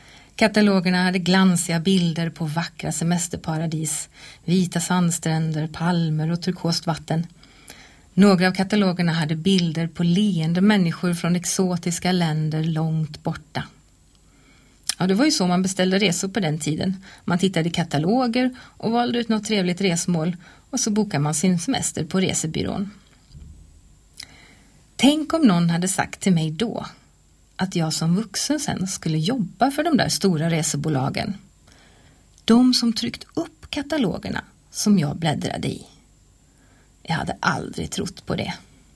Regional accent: Falköping, Västra Götaland County, Sweden; Jag är född och uppvuxen i Falköping.

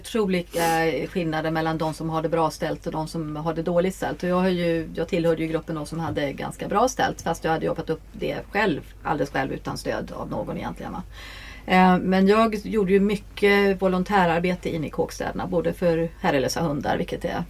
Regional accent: Sweden; also born or lived in Asia / Africa / Europe; Och jag fick ju verkligen upp ögonen där som svensk då. Så jag var uppfödd utomlands. Jag flyttade runt väldigt mycket med min mamma och pappa. Pappa jobbade utomlands och jag har bott i Asien, jag har bott i Afrika, jag har bott i hela Europa. Och jag flyttade ju hem som 11-åring

